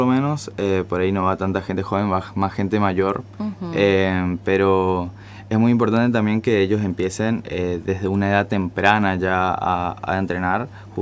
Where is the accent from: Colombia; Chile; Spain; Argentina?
Argentina; Son parte fundamental de nuestra patria, de nuestra historia como argentinos.